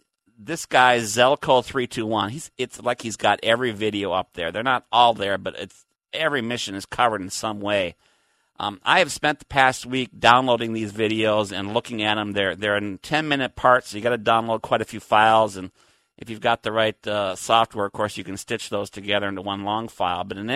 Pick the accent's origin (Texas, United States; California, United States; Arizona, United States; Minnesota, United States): Minnesota, United States; as a kid growing up in Minnesota, you know, and helped me lead my way down here